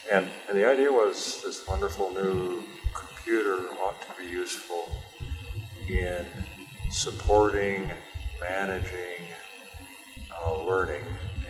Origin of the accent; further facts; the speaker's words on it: Marshalltown, Iowa, United States; born there; I was born in Marshalltown, Iowa in 1944.